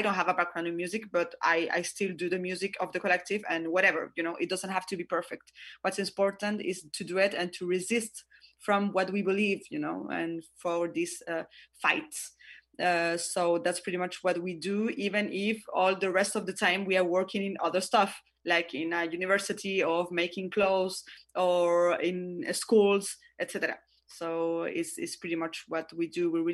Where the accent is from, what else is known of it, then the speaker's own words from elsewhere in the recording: Valparaíso, Chile; We are four women from Valparaíso.